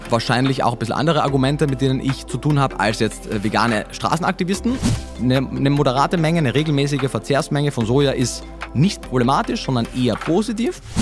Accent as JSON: {"language": "German", "country": "Austria", "said": "Wie man jetzt schon gehört hat, Österreicher. Ich lerne aber kräftig Deutsch."}